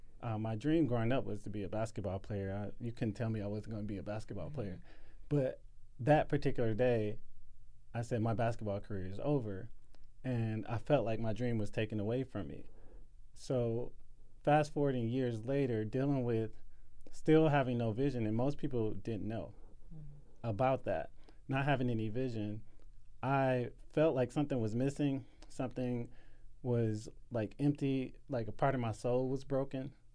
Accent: Milwaukee, Wisconsin, United States; I grew up in Milwaukee, Wisconsin, ironically in the Sherman Park area. I had a pretty good childhood

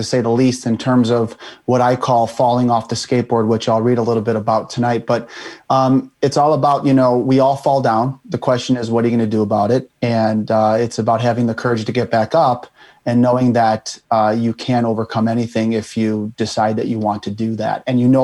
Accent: Illinois, United States; also born or lived in Chicago; I moved from Chicago, Illinois to a suburb on the very day … passed away, August 16th, 1977. I was 5 years old, I believe, at the time.

